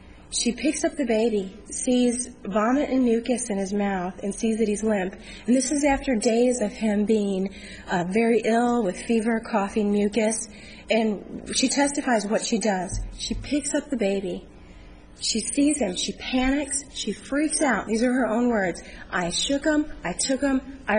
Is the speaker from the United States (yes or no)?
yes; Phoenix, Arizona, United States; I'm from Phoenix, Arizona.